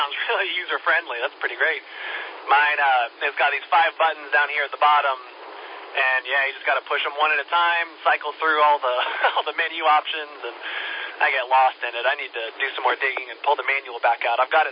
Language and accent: English; Knoxville, Tennessee, United States; born there; also born or lived in North Dakota; I was born out there in Knoxville, old Sevierville. I was born there. We only lived there for about 6 months and then it moved around a little bit. Moved up to North Dakota for a couple years